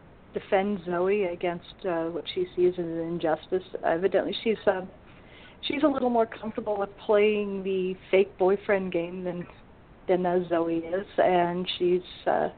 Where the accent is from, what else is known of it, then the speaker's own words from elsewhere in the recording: Portland, Oregon, United States; now in San Diego, United States; Okay. I'm originally from Portland, Oregon, but I live in San Diego. I was in the Navy. That's how I ended up in San Diego.